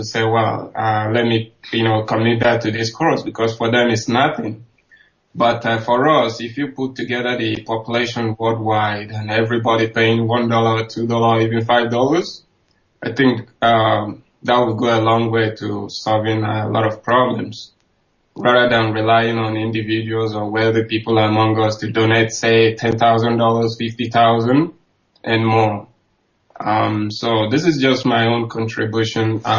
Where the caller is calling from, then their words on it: Adelaide, South Australia, Australia; I'm calling from South Australia.